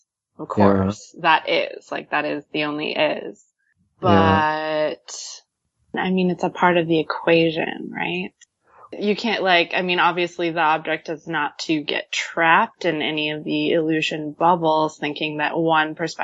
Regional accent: United States; I'm a proper American girl. I was raised on Disney film.

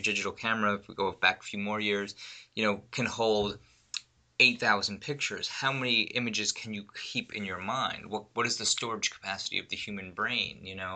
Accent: New York, United States; I'm from New York, where mass transit is a big part of everyday existence

